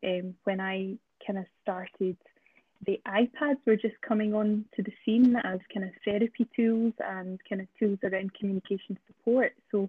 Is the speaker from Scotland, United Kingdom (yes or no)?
yes; Isle of Bute, Scotland, United Kingdom; also born or lived in Glasgow; now in Dundee, United Kingdom; I am not originally from Dundee, so I am from Bute, the Isle of Bute. So I'm a kind of, and studied in Glasgow, so very much came to Dundee for for the job